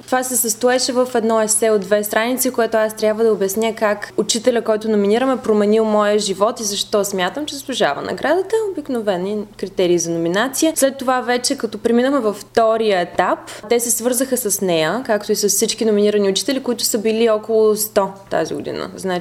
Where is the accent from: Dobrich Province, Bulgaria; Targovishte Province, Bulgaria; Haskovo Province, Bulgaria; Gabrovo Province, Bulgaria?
Haskovo Province, Bulgaria; Dimitrovgrad; Само ние сме от България. Имало още двама българи в предишните 20 години, преди това нямало.